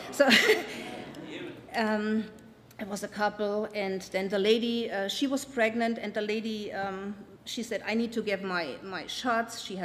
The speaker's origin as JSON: {"language": "English", "town": "Lake Wales", "region": "Florida", "country": "United States", "said": "Well, I'm from Lake Wales."}